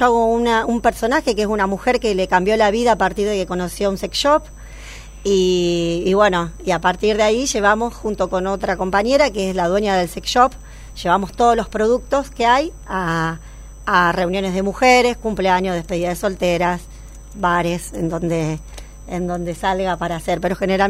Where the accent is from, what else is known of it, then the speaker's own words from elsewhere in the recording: Cañada de Gómez, Santa Fe, Argentina; moved away; yo soy de Cañada de Gómez, en el 98 empecé a hacer talleres allá en Cañada de Gómez